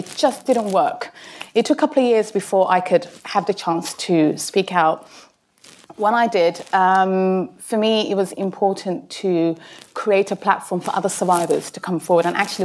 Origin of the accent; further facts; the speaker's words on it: Saudi Arabia; also born or lived in Italy; I grew up between Saudi Arabia and Italy, funnily enough, but that's another story, another day. So I grew up in two countries which were quite, looking back, were very patriarchal and very religious, very conservative, and then I end up in the UK.